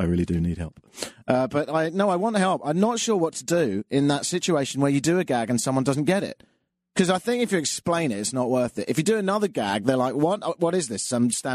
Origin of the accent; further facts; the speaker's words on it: London, United Kingdom; moved away as an adult; now in Canada; I am from London. I've been living in Canada for 7 years, of which I spent 6 years in Ottawa.